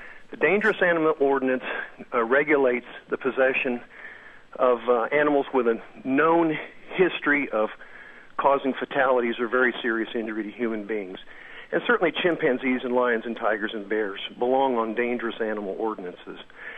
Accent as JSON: {"language": "English", "town": "Kansas City", "region": "Missouri", "country": "United States", "tie": "born or raised there", "said": "When I was a child growing up in Kansas City, Missouri, they used to let kids, this is about late 1950s, go to the zoo"}